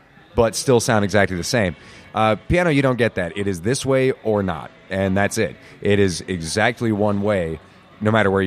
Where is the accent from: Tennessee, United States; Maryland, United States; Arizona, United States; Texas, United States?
Arizona, United States; Paulden; also born or lived in Prescott; Born here in town and raised in Paulden.